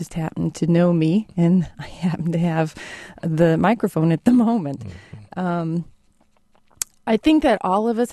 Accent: Urbana, Illinois, United States; I grew up here in Urbana, Illinois. I'm a product of Central Illinois and the good community that's here.

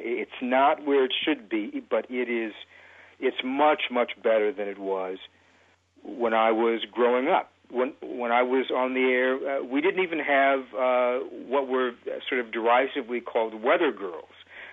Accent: Detroit, Michigan, United States; But in the same instance, when I grew up in Detroit, looking at television, I never saw African Americans

